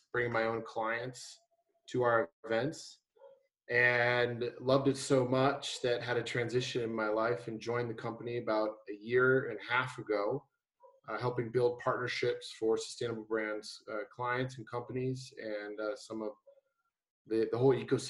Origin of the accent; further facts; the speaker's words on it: San Francisco, California, United States; I grew up in San Francisco, and I drove through a neighborhood there called the Tenderloin District, and from K through eighth grade